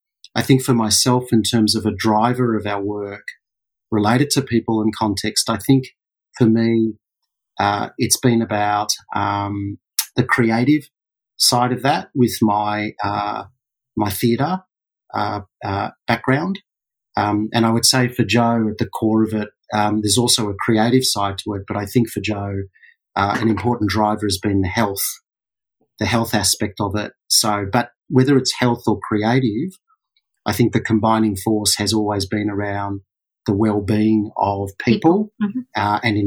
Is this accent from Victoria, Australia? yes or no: yes; Melbourne, Victoria, Australia; But I grew up in Melbourne, Australia, and felt very fortunate to have grown up there.